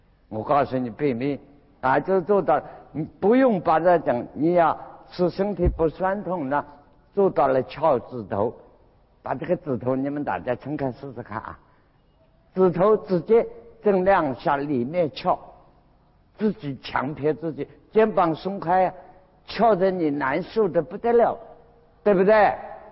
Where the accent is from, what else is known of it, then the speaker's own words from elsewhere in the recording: China; 那我们中国人叫兰花手印